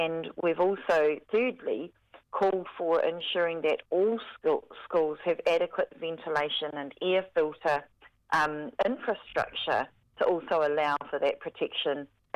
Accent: Counties Manukau, Auckland, New Zealand; but also Counties Manukau, we're hearing, you know, that's my hometown, mm-hmm. my hood.

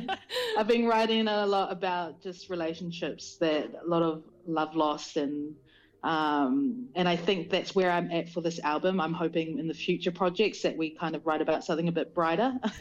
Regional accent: Wellington, New Zealand; I'm originally from Wellington, so it's always nice to, you know, see your people.

